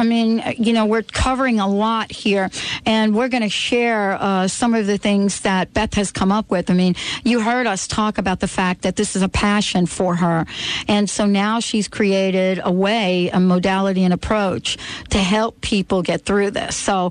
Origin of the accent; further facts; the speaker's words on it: New York, United States; You know, I mean, we grew up on that on the East Coast. I mean, in a New York community, it was always lox.